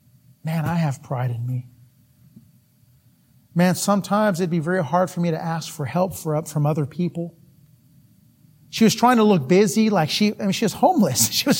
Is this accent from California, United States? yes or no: yes; Napa, California, United States; Now I'm not a cowboy. I'm from Napa, California.